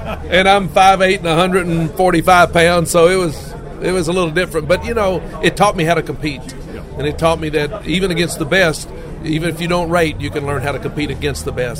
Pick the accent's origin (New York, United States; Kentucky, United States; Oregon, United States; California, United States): Kentucky, United States; Lexington; I grew up in Lexington, Kentucky, which is only 80 miles from Cincinnati, and it's a Midwest.